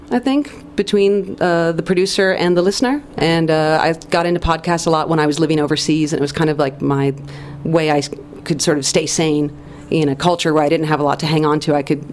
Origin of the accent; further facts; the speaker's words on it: New York City, New York, United States; I'm from New York City.